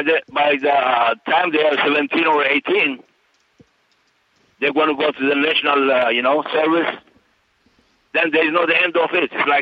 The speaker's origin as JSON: {"language": "English", "country": "Eritrea", "moved": "yes", "lives_now": "United States", "said": "I'm from Eritrea originally, and I migrated to the U.S. 1986."}